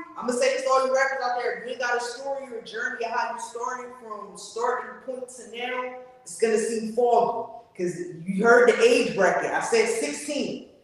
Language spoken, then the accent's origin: English; Camden, New Jersey, United States; All right, first and foremost, I'm from Camden, East Side to be exact. You feel what I'm saying? So shout out to the East Side of here.